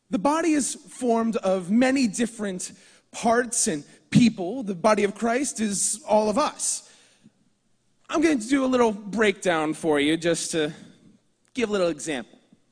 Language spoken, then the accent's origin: English; New Jersey, United States; from Jersey. Yes, I come from New Jersey, and I am proud of it. I love it there. It's great. It's small. Everything's close.